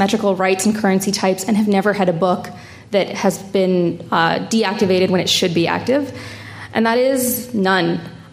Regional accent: Canada; being a Canadian consumer myself

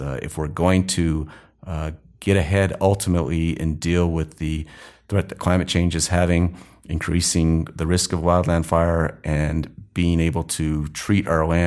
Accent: Las Cruces, New Mexico, United States; That hurts because I'm from Las Cruces, which is Oregon Peaks.

